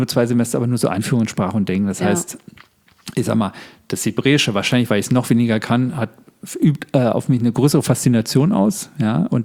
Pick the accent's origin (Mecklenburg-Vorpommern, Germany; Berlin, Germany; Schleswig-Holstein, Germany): Berlin, Germany; born there; Also ich wollte immer wieder nach Berlin zurück. Also ich bin in Berlin geboren